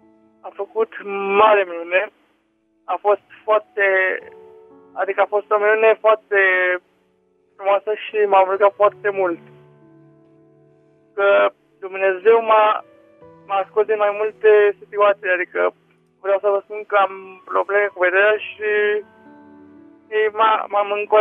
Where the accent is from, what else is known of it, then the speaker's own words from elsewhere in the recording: Ploiești, Prahova, Romania; din Ploiești.